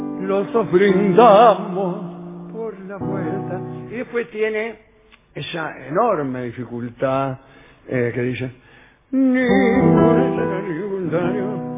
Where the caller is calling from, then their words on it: Buenos Aires, Argentina; de Villa Pueyrredón.